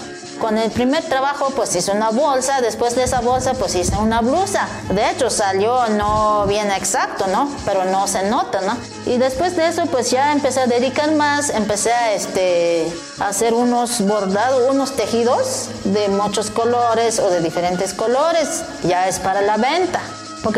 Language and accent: Spanish; San Andrés Larráinzar, Chiapas, Mexico; soy de San Andrés La Reiser, aquí en Chiapas.